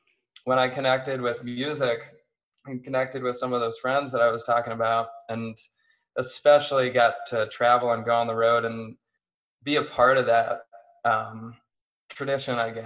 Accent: Erie, Pennsylvania, United States; It was like where I grew up in Erie, there's really only one scene, and it was a hardcore scene.

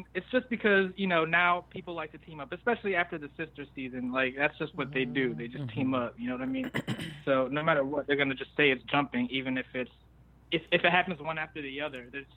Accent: Maryland, United States; from Maryland.

